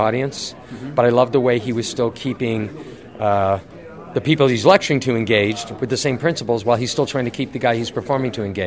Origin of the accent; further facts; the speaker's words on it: Canada; Yeah, I'm from Canada. This is nice.